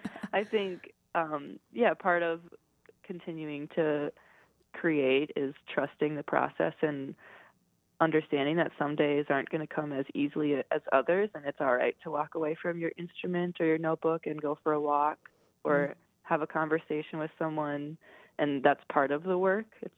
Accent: United States; with my own role as like an American woman in 2018 and what that meant.

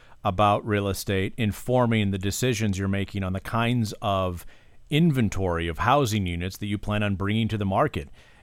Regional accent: Iowa, United States; I grew up in Iowa, Moisha and Carlos, and there was a famous movie about a farmer in Iowa called The Field of Dreams.

